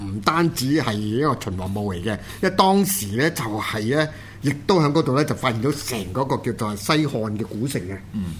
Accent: Hong Kong; 唔好講我哋香港人，就算咧佢哋內地嘅嗰啲人咧

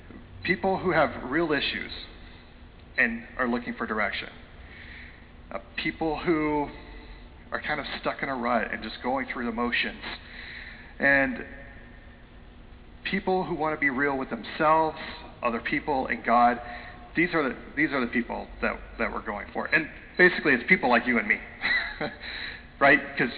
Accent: Texas, United States; born there; And by the way, I'll say y'all because I was born in Texas.

